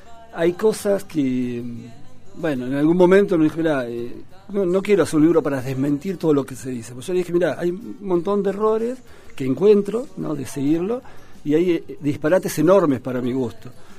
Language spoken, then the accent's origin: Spanish; La Plata, Buenos Aires Province, Argentina; Soy platense, sí, con amigos de toda la vida